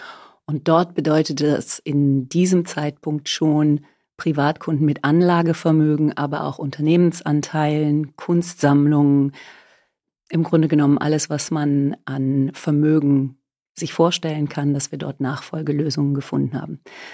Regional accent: Germany; moved away as an adult; now in Zürich, Switzerland; Also ich bin Deutsche, bin in Deutschland Jura studiert und promoviert, sehr, sehr lange her. Und bin dann in die Schweiz gegangen, der Liebe wegen, nach Zürich.

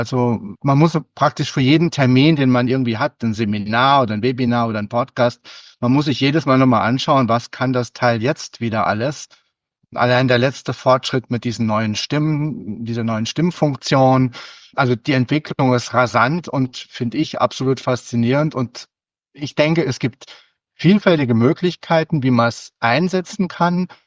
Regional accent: Saarbrücken, Saarland, Germany; now in Salzburg, Austria; Ich wohne seit über 20 Jahren in Salzburg, bin Saarbrücker eigentlich ursprünglich.

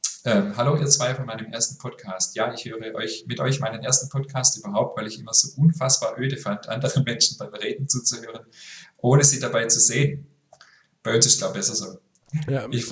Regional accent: Berlin, Germany; now in Düsseldorf, Germany; ich bin Berlinerin und lebe inzwischen in Düsseldorf.

